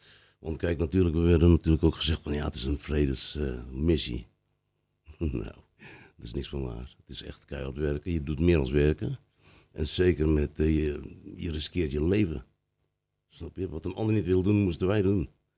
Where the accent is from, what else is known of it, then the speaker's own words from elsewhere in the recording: Rotterdam, South Holland, Netherlands; En ik werd geplaatst in Groningen. Ja, dat vragen ze allemaal zo. En dan kom ik uit Rotterdam.